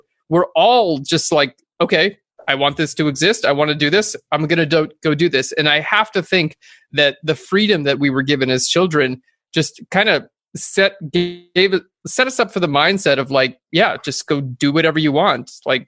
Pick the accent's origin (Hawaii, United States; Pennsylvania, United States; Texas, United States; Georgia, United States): Hawaii, United States; Kauai; so I grew up on Kauai, Hawaii, which is not a very populated island.